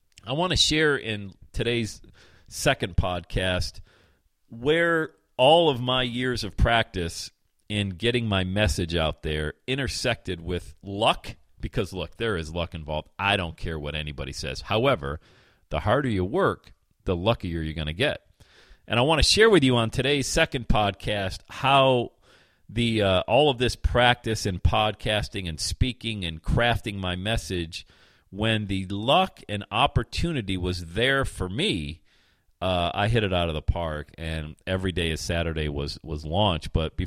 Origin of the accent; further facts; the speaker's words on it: Bradford, Pennsylvania, United States; Growing up in Bradford, PA, the youngest of eight kids, most of which were born in the 50s and early 60s, they grew up huge … fans, and I was just a product of that, man.